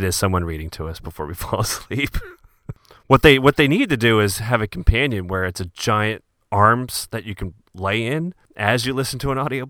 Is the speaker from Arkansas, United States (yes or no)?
no; Philadelphia, Pennsylvania, United States; I grew up in Philly, so I am.